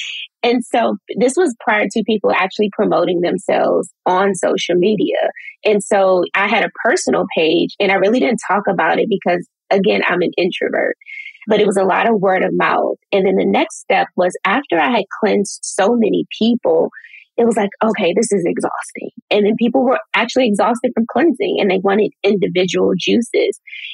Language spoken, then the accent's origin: English; Washington, District of Columbia, United States; And so growing up in Washington, D.C. in Anacostia, there's still one grocery store that services over 50,000 people.